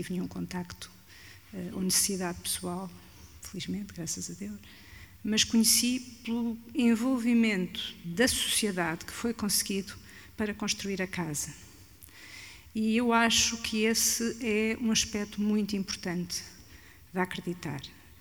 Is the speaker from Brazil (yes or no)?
no; Coimbra, Portugal; Eu sou do distrito de Coimbra